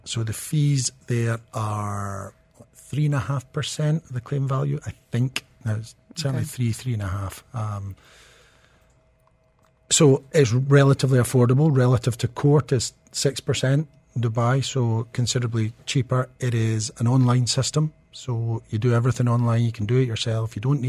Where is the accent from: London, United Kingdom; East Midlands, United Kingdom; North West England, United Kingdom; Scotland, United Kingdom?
Scotland, United Kingdom; I'm Scottish, so we're pretty well used to this.